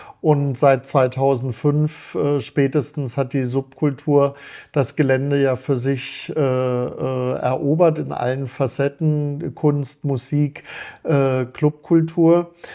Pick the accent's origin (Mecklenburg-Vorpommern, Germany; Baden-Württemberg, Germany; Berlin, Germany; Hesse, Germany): Baden-Württemberg, Germany; Baden-Baden; Also ich komme aus Baden-Baden. Vielleicht ist das der Grund.